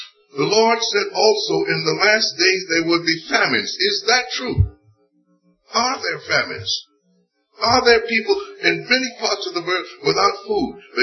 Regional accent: New York City, New York, United States; When I was a boy growing up in New York City

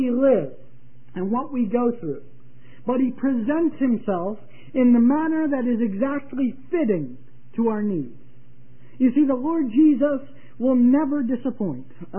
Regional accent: New England, United States; accent: Yankee; You think my Yankee accent's bad, you should hear some of them, whose first language was German

